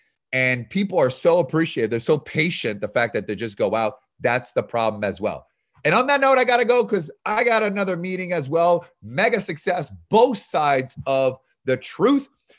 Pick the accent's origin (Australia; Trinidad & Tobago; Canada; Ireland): Canada; now in United States; I moved from Canada, the United States with nothing. I'm appreciative. If it wasn't for America, I wouldn't be where I am here today. So I appreciate to where I am from Canada, where I was born.